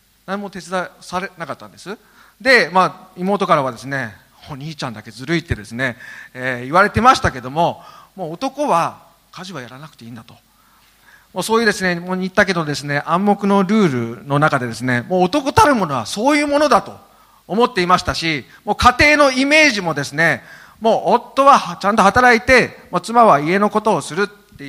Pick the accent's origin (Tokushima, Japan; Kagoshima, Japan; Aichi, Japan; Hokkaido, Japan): Hokkaido, Japan; Obihiro; 僕はですね、帯広の片田舎のですね農家の長男としてですね、生まれ育ちました。